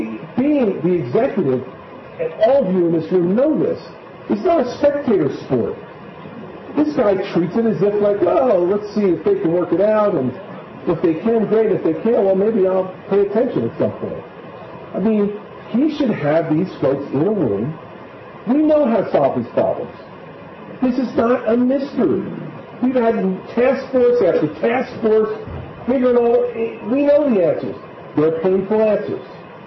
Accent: New Jersey, United States; We are all from New Jersey. And that means one simple thing. You give it, you get it back.

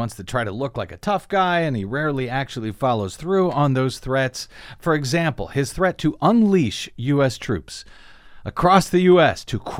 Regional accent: United States; As a black woman, as a journalist, as an American, I am deeply ashamed that we ran this.

